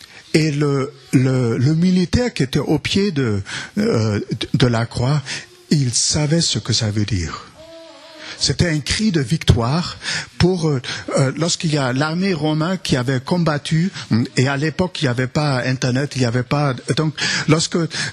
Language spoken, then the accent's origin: French; Villefranche-sur-Saône, Auvergne-Rhône-Alpes, France; donc nous venons de la capitale du Beaujolais. Donc, de Villefranche-sur-Saône.